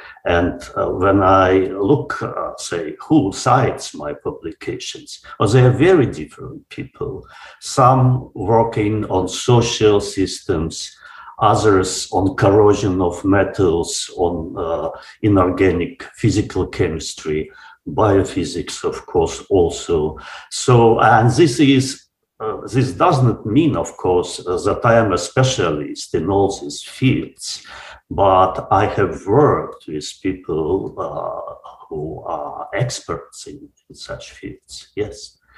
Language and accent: English; Moscow, Russia; now in Germany; I come from Moscow. So we have moved from Moscow to Germany 30 years ago. But before that, I was in Moscow.